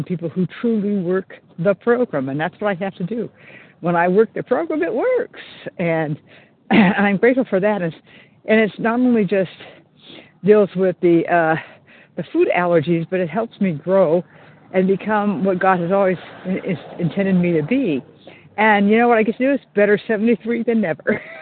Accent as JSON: {"language": "English", "region": "California", "country": "United States", "said": "from California."}